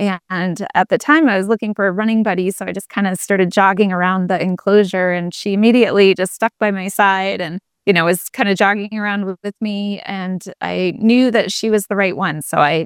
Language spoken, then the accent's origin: English; New Hampshire, United States; I grew up in New Hampshire, but I've been living out in Colorado for, gosh, about 20 years now.